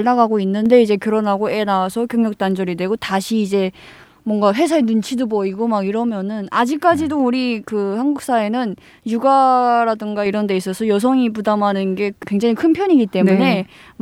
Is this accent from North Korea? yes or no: yes; North Korea; now in South Korea; 제가 북한에서 살다가 와서